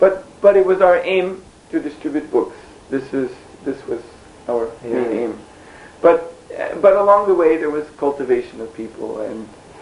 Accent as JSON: {"language": "English", "region": "West Bengal", "country": "India", "said": "we're monks from India, we're from Bengal."}